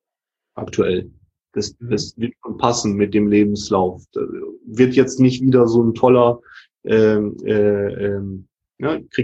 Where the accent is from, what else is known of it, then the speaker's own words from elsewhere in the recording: Hamburg, Germany; ich komme ja aus Hamburg